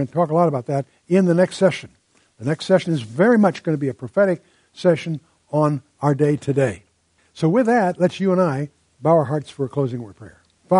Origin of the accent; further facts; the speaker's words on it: United States; I'm an American